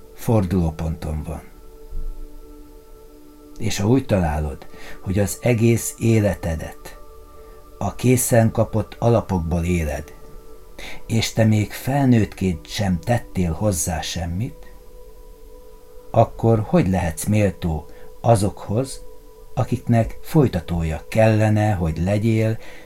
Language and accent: Hungarian; Hungary; Mi magyarok vagyunk most Európában, de az egész világban is a szabadság megtestesítői.